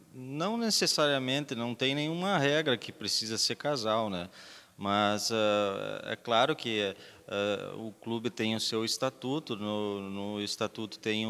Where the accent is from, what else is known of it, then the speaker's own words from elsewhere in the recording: Itapera, Rio Grande do Sul, Brazil; now in Espumoso, Brazil; Eu venho da cidade de Itapera, não nasci aqui em Espumoso